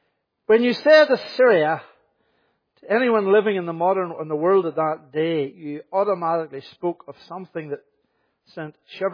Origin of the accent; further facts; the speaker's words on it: Coleraine, Northern Ireland, United Kingdom; I'm not from Coleraine in Northern Ireland. I'm not a liar. I'm from a village 3 miles outside Coleraine called McCoskin. But nobody knows where McCoskin is. So you don't tell people you're from McCoskin, you tell them you're from Coleraine.